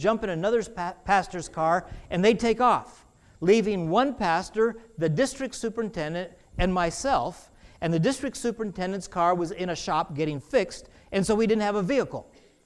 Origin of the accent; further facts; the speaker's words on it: Boston, Massachusetts, United States; born there; The Boston Celtics, remember I was born in Boston, and the Miami Heat.